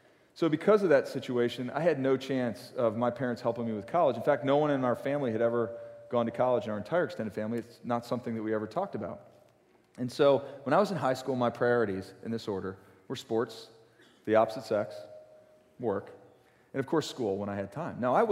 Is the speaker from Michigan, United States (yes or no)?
yes; Detroit, Michigan, United States; So I grew up in Detroit, Michigan. My mom and dad both worked for the Ford Motor Company.